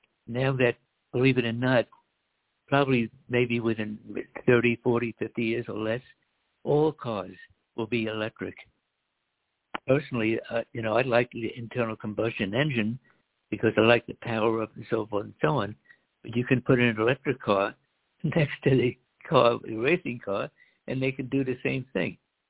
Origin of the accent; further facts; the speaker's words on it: United States; When I was a kid growing up in America, there was hardly any word about cancer at all.